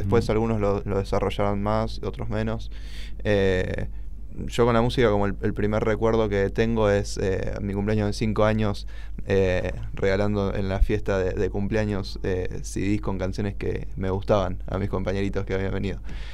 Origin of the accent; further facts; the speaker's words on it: General Rodríguez, Buenos Aires Province, Argentina; soy de acá, de General Rodríguez, vivo en el pueblo desde los 7 años. Tengo 21 años